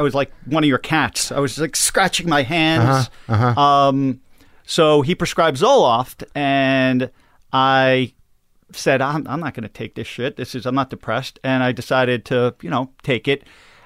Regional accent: New York, United States; Long Island.

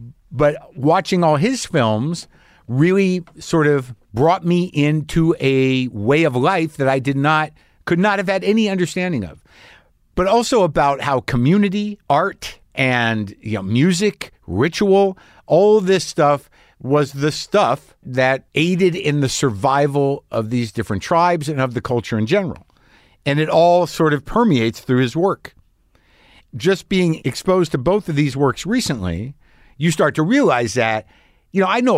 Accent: New Mexico, United States; Certainly growing up in New Mexico, I'd met a few, and I was surrounded by a Native American painting and jewelry, obviously, and life.

